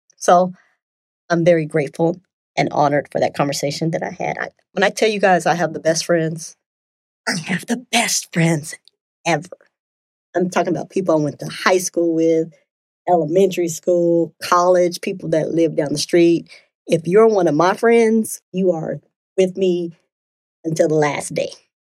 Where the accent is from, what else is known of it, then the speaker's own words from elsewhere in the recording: Denver, Colorado, United States; I was able to have a conversation with one of my friends that I grew up with in Denver so many years ago.